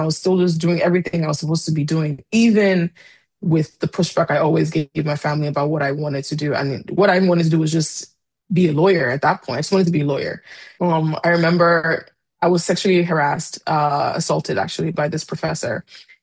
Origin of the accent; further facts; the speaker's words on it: Nigeria; moved away as an adult; I'm Nigerian, I'm a Yoruba girl